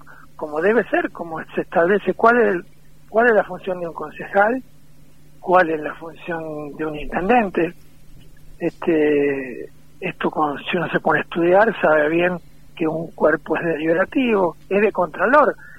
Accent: San Juan, Argentina; yo no soy de Rawson, y lo digo, vengo de Capital

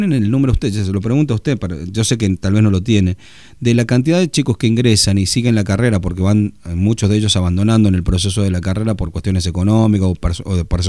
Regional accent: Argentina; yo no sé por qué como argentino le tengo que pagar el título

